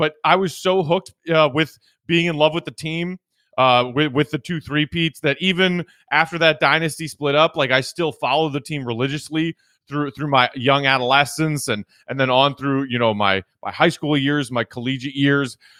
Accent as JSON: {"language": "English", "town": "Chicago", "region": "Illinois", "country": "United States", "said": "being a Bulls fan in the late 80s, early 90s, it was just ingrained in your DNA as a Chicagoan or a proxy suburbs Chicagoan that you were following the Bulls"}